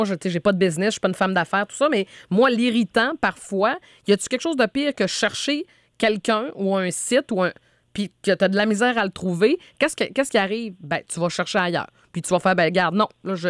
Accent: Quebec, Canada; tu reviens chez nous en Mauricie

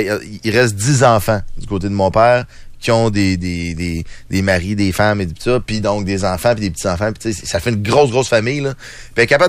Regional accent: Lévis, Quebec, Canada; now in Quebec City, Canada; je suis né à Lévis, j'ai grandi à Lévis, ça fait pas plus que 5 ans que je suis à Québec.

